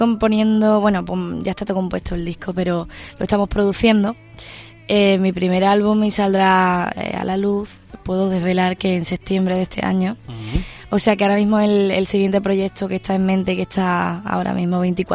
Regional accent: Punta Umbría, Andalusia, Spain; estaremos en Punta Umbría, en mi pueblo

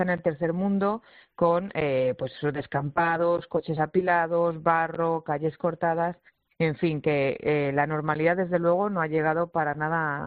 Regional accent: Asturias, Spain; Yo, como bien ha dicho, soy asturiana y no había pasado por Valencia

